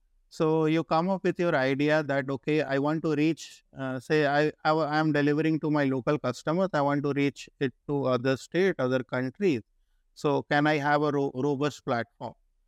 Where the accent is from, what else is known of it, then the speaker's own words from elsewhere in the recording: Kolkata, West Bengal, India; kept me glued in India, especially in my hometown in Calcutta, that, I will stay here and I will do for the city of mine